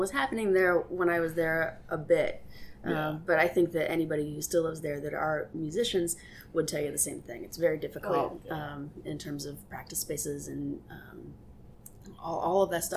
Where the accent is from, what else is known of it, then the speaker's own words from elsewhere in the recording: Indiana, United States; also born or lived in Chicago, United States / Washington, D.C., United States; now in Baltimore, United States; I grew up in Indiana, in a rather small town, and then had to get out of there and move to Chicago.